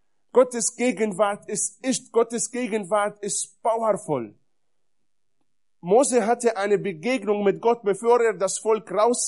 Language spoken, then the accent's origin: German; Israel; Und ich habe es öfters erlebt in Beerdigungen bei uns in Israel